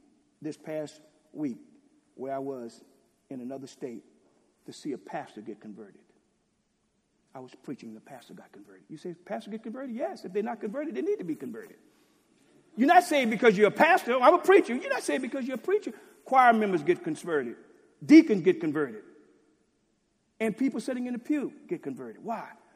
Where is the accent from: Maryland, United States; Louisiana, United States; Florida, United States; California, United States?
Louisiana, United States; I grew up in Louisiana. In Louisiana, only state divided into parishes.